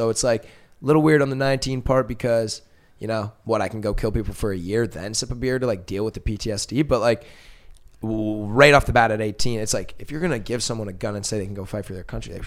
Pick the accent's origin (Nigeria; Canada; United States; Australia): Canada; I'm from Canada